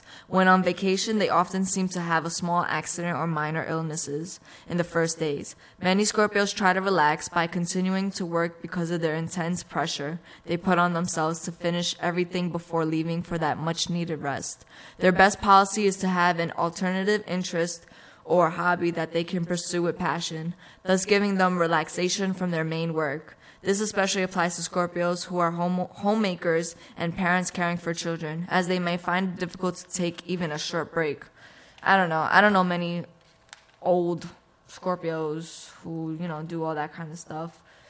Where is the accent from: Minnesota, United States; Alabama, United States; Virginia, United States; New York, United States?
New York, United States; New York City; now in Amherst, United States; I'm usually from New York City, which is basically the city. Everybody knows New York City.